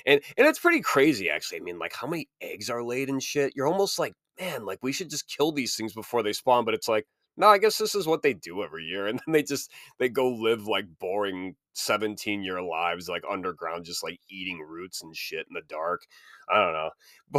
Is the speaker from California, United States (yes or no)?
no; Illinois, United States; DuPage County is in Illinois, my home state where I live. DuPage County is the only county I have ever lived in my entire life. I've lived in four different cities, but they have all been in DuPage.